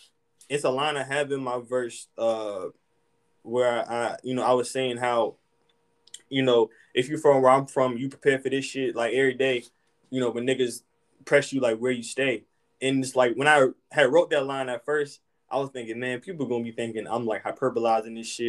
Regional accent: Hampton, Virginia, United States; I'm from Hampton.

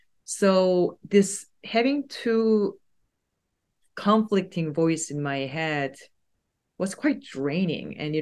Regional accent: South Korea; English is a second language; as I'm thinking about how being an Asian woman or a Korean woman growing up in Korea as a female have influenced some of the things that that I have done.

